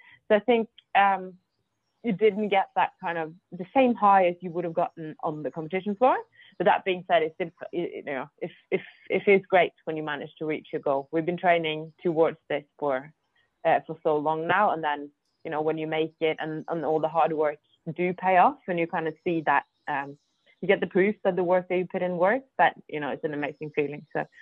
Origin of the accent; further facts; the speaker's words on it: Norway; now in Mallorca, Spain; I'm from Norway, I'm currently living in Spain, Mallorca, been living here now for 3 years.